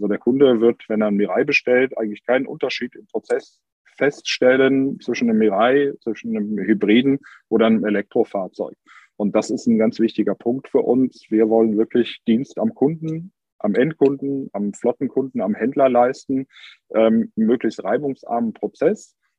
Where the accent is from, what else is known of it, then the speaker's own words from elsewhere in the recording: Cologne, North Rhine-Westphalia, Germany; Das merkt man hier als Kölner vor Ort